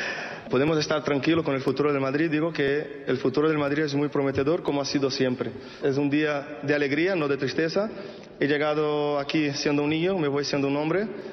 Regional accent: Brazil; Spanish is a second language; moved away as an adult; Yo cuando salí de Brasil, tenía en mente jugar en un equipo grande de Europa, jugar la Champions y tal. Y cuando fiché por el Madrid, con 18 años

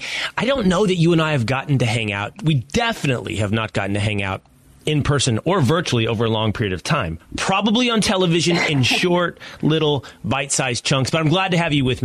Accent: Texas, United States; But no, I don't miss it whatsoever. I'm a Texan.

